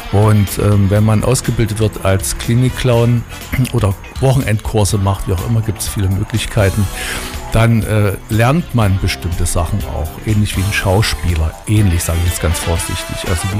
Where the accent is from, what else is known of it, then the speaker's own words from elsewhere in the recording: Erfurt, Thuringia, Germany; Ich bin Erfurter, man sagt Erfurter Puffbohne.